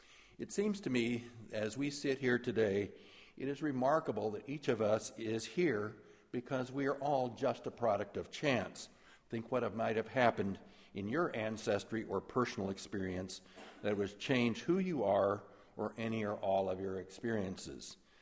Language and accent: English; Great Plains, United States; I was known to tell stories about my life and experiences growing up in the Great Plains.